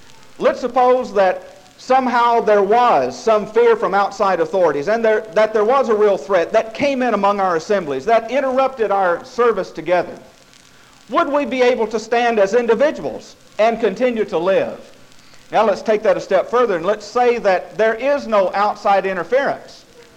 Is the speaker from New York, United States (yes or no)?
no; Tennessee, United States; remember growing up in Middle Tennessee in what was called then the heart of the Bible Belt.